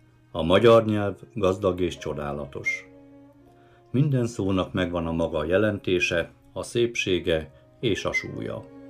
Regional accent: Boldog, Bratislava Region, Slovakia; Boldog közben szülőföldemen, amelynek lakosságát ma is 95%-ban magyarok lakják, a magyarság az isteni gondviselésnek köszönhetően 9 évtized múltán is meg tudta őrizni helyét és súlyát.

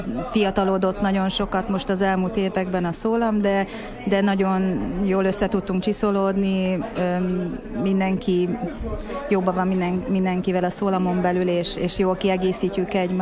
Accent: Kecskemét, Bács-Kiskun, Hungary; moved away as an adult; now in Miskolc, Hungary; mert én Kecskemétre való vagyok. Tehát ott születtem, ott végeztem a középiskolát, aztán fölkerültem ide Miskolcra, a főiskolára

